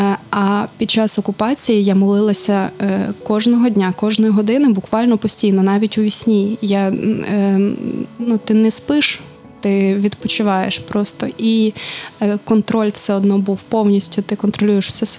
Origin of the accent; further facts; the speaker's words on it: Donetsk Oblast, Ukraine; first language Russian; Ukrainian is a second language; я з Донецької області сама, і я зростала в російськомовній сім'ї. Ну, як ми говоримо, не російська мова, а східноукраїнська, тому що вона трохи відрізняється від російської.